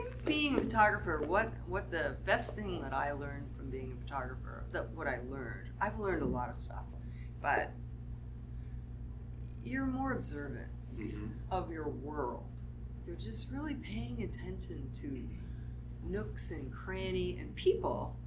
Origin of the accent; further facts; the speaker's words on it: Iowa, United States; I'm from Iowa.